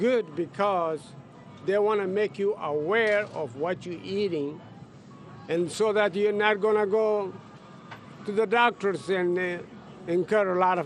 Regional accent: Ethiopia; I came from Ethiopia, and I've been doing this business for like 15 years.

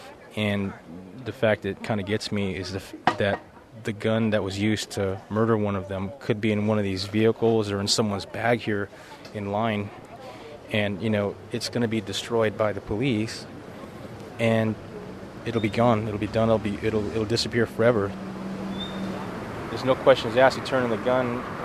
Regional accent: San Francisco, California, United States; I'm from Visitation Valley in San Francisco.

